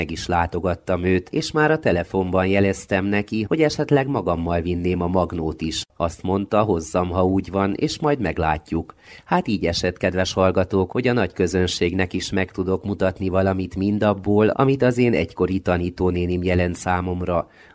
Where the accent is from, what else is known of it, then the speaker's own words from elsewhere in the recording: Csíkszentkirály, Harghita, Romania; akkoriban, amikor én kisiskolás voltam, a 90-es évek elején, szülőfalumban, Csíkszentkirályon még nem volt föltétlenül divat